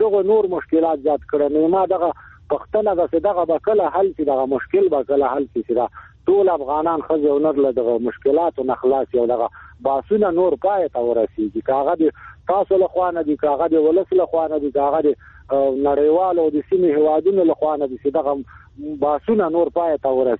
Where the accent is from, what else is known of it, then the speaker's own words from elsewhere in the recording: Afghanistan; زه افغان مهاجر یم که دلی زدران یم